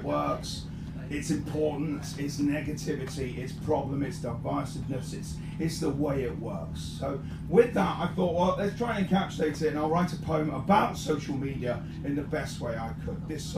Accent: Corby, East Midlands, United Kingdom; But I come from Corby.

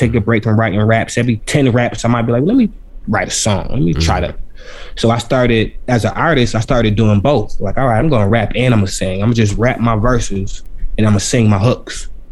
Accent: New York, United States; You know, I'm from New York, so I got this big fitted hat on.

